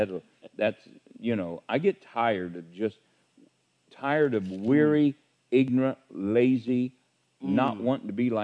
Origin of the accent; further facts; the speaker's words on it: Sidney, Ohio, United States; Tell me, oh, you're from the South. Amen. No, I'm from Sydney, Ohio.